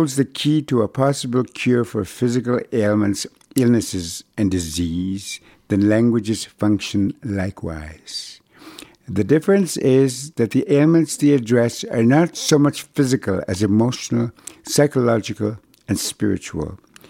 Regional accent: Brochet, Manitoba, Canada; first language Cree; English is a second language; Fortunately for me, electricity didn't arrive in my hometown of Old Brochet until the summer of 1973, when I was 21. Too late for me to lose my language, which is how and why my Cree survived unscathed.

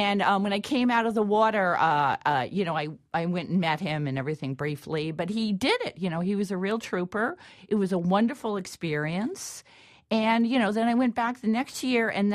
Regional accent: New York, United States; I tell you, I hate the cold. I grew up in New York.

